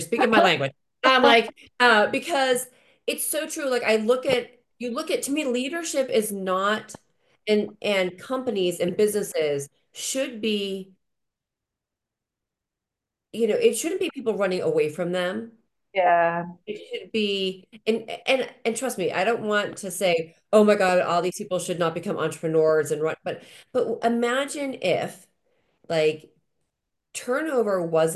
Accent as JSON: {"language": "English", "region": "Massachusetts", "country": "United States", "tie": "born or raised there", "said": "my parents were manufacturers reps, and I grew up in Massachusetts."}